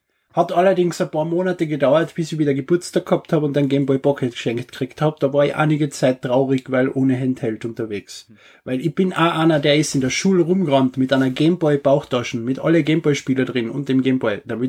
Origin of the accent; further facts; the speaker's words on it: Austria; Als Österreicher rede gerne über den Nationalsozialismus.